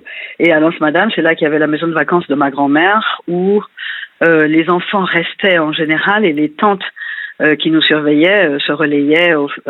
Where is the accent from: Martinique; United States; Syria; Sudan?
Martinique; Schoelcher; also born or lived in Fort-de-France; Je suis née à Fort-de-France, mais j'ai vécu à Chelcher. Chelcher, c'est quand on remonte vers le nord, à partir du centre de la Martinique. Donc, je suis habituée à ce endroit.